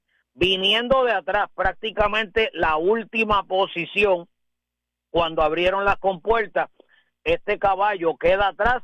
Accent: Puerto Rico; como puertorriqueño y deportista

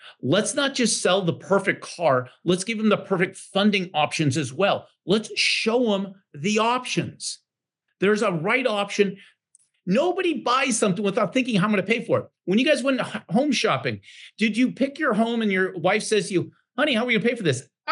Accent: Franklin, Tennessee, United States; By the way, I'm from Franklin, Tennessee, and over my window right out there is a big house somebody lives in.

